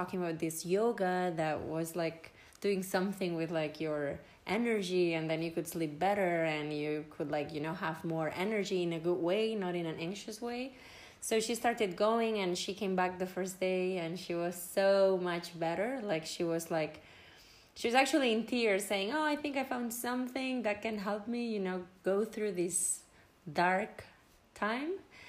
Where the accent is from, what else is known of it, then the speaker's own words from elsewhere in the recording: Barcelona, Catalonia, Spain; English is a second language; I'm 34 years old and I'm from Barcelona.